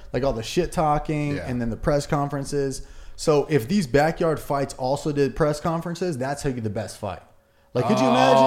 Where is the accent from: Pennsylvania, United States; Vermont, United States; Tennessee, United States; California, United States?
California, United States; Camarillo; I grew up in California, but I don't know why.